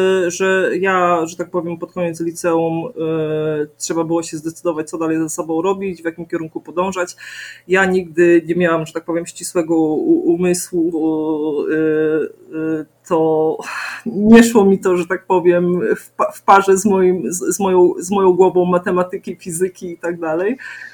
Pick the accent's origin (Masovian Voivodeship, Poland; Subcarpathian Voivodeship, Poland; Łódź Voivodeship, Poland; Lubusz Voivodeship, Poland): Subcarpathian Voivodeship, Poland; Sanok; Ja w ogóle jestem z Sanoka.